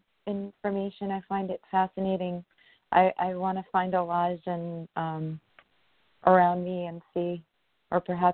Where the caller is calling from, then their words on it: Wyoming, United States; I'm calling from Wyoming.